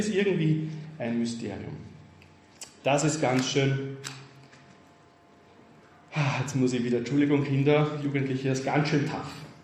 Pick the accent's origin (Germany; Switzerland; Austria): Austria; Tyrol; ich bin aus Tirol, ich habe sie nicht gesehen.